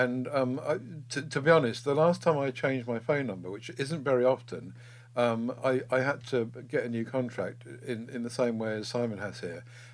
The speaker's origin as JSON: {"language": "English", "country": "United Kingdom", "moved": "as an adult", "said": "As a Brit who's lived outside the UK for 38 of my 57 years, I'm fairly conversant with both imperial and metric units"}